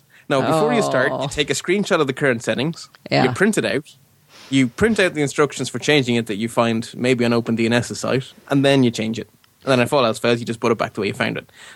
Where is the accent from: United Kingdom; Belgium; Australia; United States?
Belgium; Mechelen, Flanders; It's the closest big town to where I grew up in Belgium.